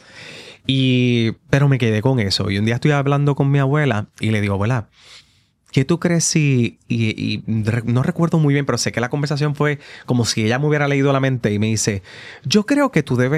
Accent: Ponce, Puerto Rico; Yo soy de Ponce. Por eso la intensidad a veces. Somos gente buena. Yo digo que los ponceños tenemos ese patriotismo que tiene el puertorriqueño cuando sale.

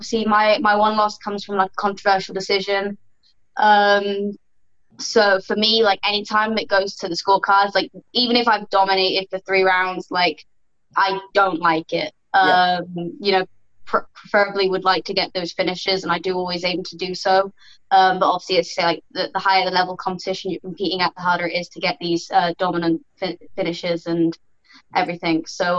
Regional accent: United Kingdom; I'm British, obviously.

